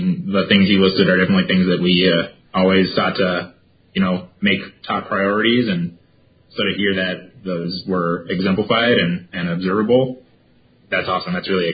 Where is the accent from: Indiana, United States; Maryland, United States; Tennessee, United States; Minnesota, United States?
Minnesota, United States; Twin Cities; Born and raised in the Twin Cities area in Minnesota. So, it's where I live now, too, but I spent my whole life here.